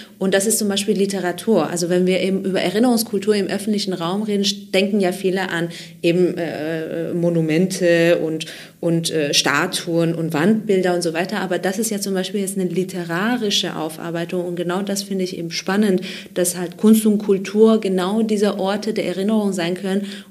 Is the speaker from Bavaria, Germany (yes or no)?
yes; Bavaria, Germany; Ich komme aus Bayern und in Bayern haben wir sehr viel Forschung.